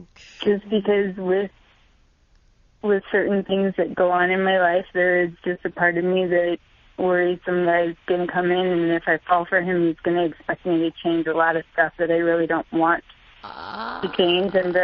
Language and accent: English; Midwest, United States; I grew up in the Midwest, and for a very, very long time, my mom tried to basically push me in the, you know, married right out of school